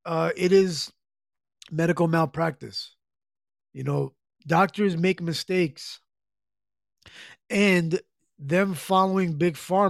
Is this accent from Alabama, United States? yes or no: no; New Jersey, United States; born there; I was born in Jersey, New Jersey, and we like to walk around in hoodies, man.